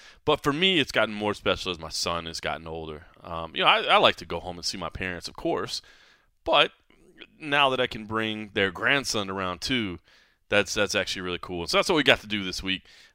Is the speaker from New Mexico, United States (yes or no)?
no; DeSoto, Texas, United States; I am back in my hometown of Dallas, Texas. I mean, if you want to get specific, I was born in Dallas, but I was raised in DeSoto, Texas.